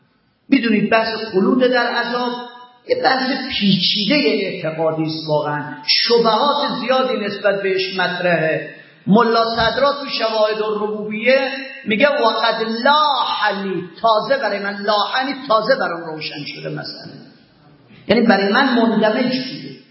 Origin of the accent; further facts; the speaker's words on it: Iran; من طلبه هستم، از ایران آمدم